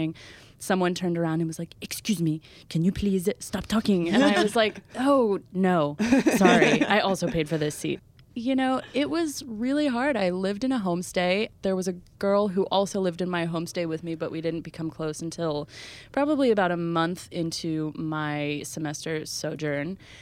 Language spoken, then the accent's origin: English; United States; I was very self-conscious of being an American in France